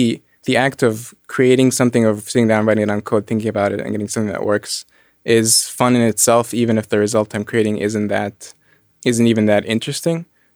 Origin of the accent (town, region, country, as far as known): Egypt; born or raised there